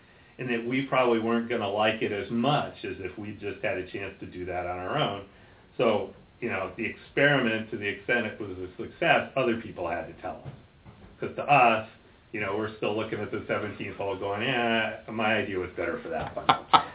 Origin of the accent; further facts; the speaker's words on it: New York, United States; I mean, I grew up outside of New York, and I've spent a lot of time around Shinnecock Hills and the National Golf Links